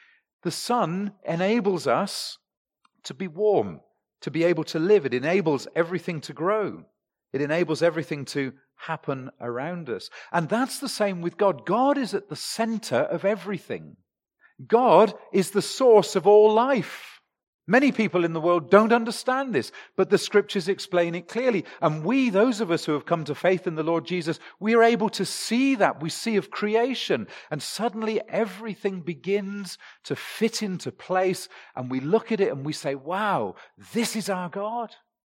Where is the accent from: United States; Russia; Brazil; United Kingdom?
United Kingdom; South West England; I come from England. England is an island. You're never far from the sea. And in the southwest, it was only 6 miles to the coast.